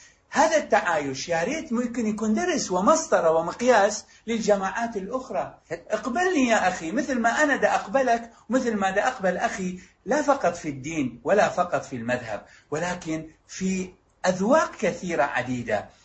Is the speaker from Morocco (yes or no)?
no; Iraq; عندنا بالعراق مياه أكثر من كل المنطقة حوالينا، عندنا نفط أكثر من أي دولة بالعالم